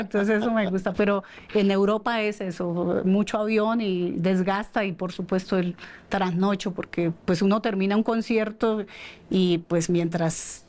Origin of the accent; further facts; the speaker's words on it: Colombia; somos la banda colombiana que cierra la participación allí